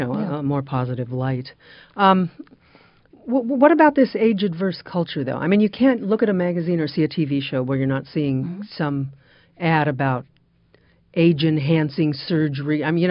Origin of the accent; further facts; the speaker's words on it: California, United States; I actually come from the epicenter of fear of aging. I'm from Southern California.